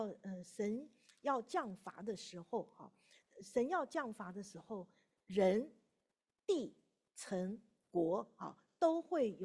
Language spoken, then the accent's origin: Chinese; Taiwan; 当台湾发生那个大地震的时候，整个教会里面的弟兄姊妹，我们从台湾来的人哈